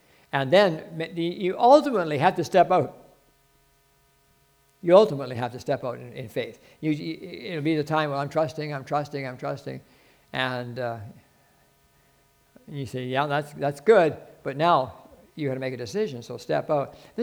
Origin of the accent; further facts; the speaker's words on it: Regina, Saskatchewan, Canada; also born or lived in Moose Jaw; And we said, well, we've never been there. We're from Regina, right, or Moose Jaw, wherever you want to be.